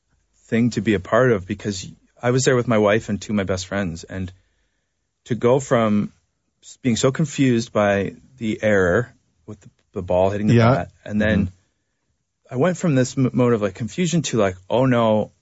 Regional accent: Canada; as the Canadian

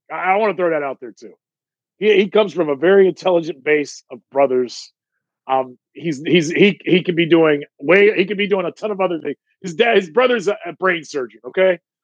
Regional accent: Richfield, Ohio, United States; when I was growing up near Richfield, where we would see Mark Price and Craig Elo and John Hot Rod Williams

